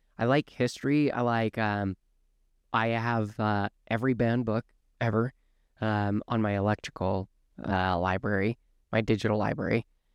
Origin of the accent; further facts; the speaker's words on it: Utah, United States; You know, growing up in Utah, one of the very popular things for parents to do is get your kids into like dancing, art, music.